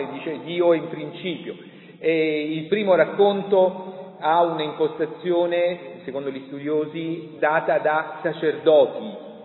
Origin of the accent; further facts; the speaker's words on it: Grottaglie, Apulia, Italy; per cui io che vengo da Grottaglie sono un po' più sensibile anche a questa tradizione delle ceramiche, no?